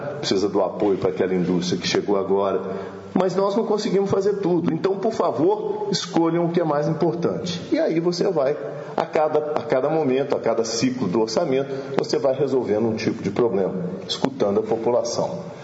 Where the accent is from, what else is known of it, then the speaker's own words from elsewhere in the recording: Minas Gerais, Brazil; Mas nós não, nós somos montanheses, nós somos de Minas.